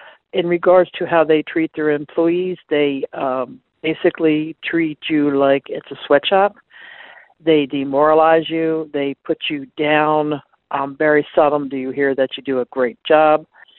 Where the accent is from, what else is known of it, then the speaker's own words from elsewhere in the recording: Maryland, United States; I'm from Baltimore County.